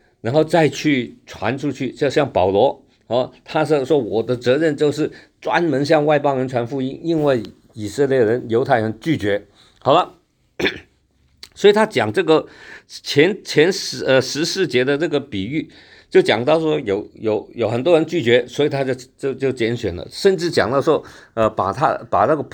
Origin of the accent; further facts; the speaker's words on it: Hong Kong; 就像我们香港以前有一群的人以为自己是英国人